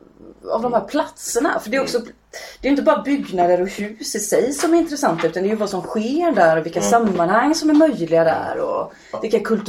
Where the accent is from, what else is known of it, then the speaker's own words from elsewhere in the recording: Hyssna, Västra Götaland County, Sweden; also born or lived in Gothenburg; Jag är ju egentligen från landet. Så jag har bott i Göteborg sedan jag var 16 och gått i skola där sedan 13.